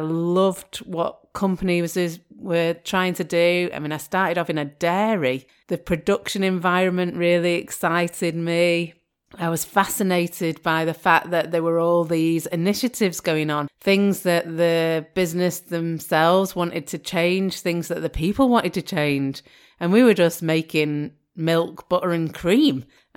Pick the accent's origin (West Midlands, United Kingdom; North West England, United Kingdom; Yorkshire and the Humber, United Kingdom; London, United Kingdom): North West England, United Kingdom; And growing up in the Northwest was pretty special because ICI companies were everywhere and they were breaking up